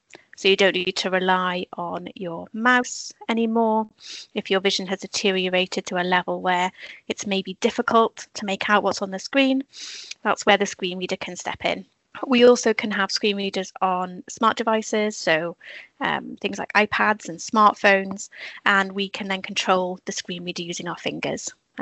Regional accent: Wales, United Kingdom; In this case, because we are Welsh is a minority language, Welsh Government have many kind of schemes to improve and increase the numbers of Welsh speakers to protect our language

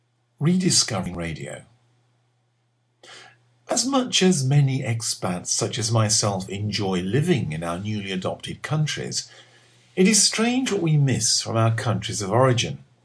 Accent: Bournemouth, South West England, United Kingdom; now in Spain; local radio from the Costa Blanca, as well as from my hometown of Bournemouth, are now regular features of my day.

